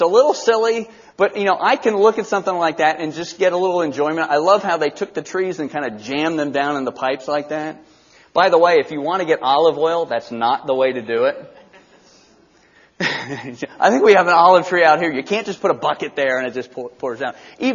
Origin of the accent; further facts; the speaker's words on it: Valdosta, Georgia, United States; I grew up in Valdosta, Georgia.